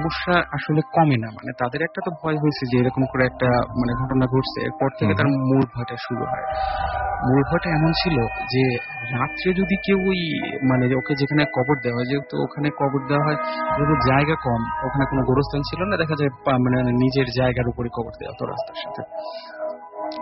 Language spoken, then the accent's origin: Bangla; Pabna, Rajshahi Division, Bangladesh; now in India; আমি এসেছি মধ্যপ্রদেশ থেকে, আমার হোম টাউন পাবনা।